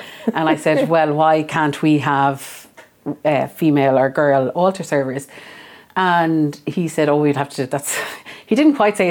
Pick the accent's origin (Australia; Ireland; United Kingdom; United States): Ireland; Tramore, Munster; the road that I grew up on in Tramore, loads of families of children.